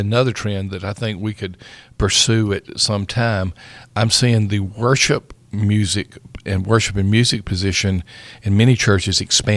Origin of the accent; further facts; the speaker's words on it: Union Springs, Alabama, United States; You know, I was born and raised in Union Springs, Alabama.